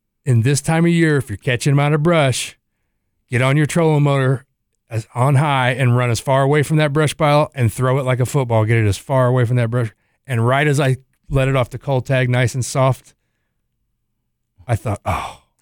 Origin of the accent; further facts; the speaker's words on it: Alton, Illinois, United States; He was from Mount Vernon, Missouri. I was from Alton, Illinois.